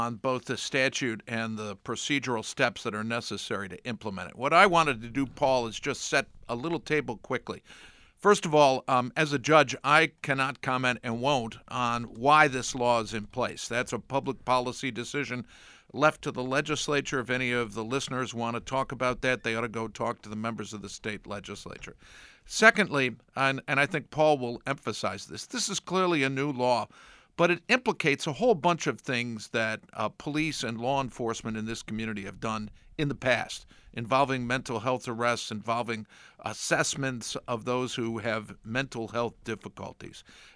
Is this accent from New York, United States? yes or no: yes; Brighton, New York, United States; including that in my hometown in Brighton